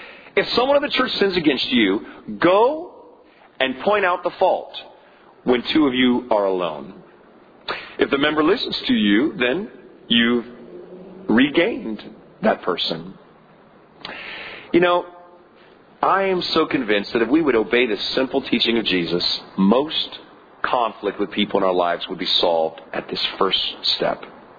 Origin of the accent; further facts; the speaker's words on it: California, United States; I mean, I'm a Californian.